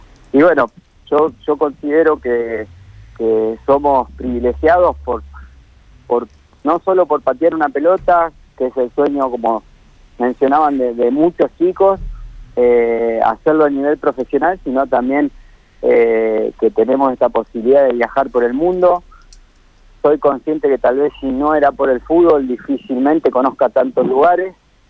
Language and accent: Spanish; Argentina; me ha tocado estar en países no tan enriquecidos como la Argentina, y tener esa posibilidad hace que uno valore muchísimo más lo que tiene acá